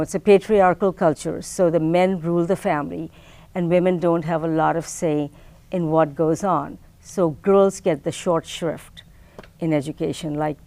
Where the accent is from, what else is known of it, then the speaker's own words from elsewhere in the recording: Pakistan; I am from Pakistan